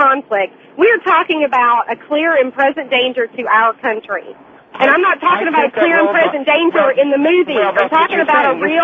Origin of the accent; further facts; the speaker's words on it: the South, United States; accent: southern; Because I have a southern accent